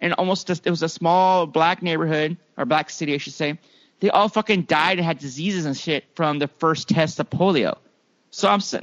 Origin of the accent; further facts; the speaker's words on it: California, United States; cause like I grew up in the Bay Area.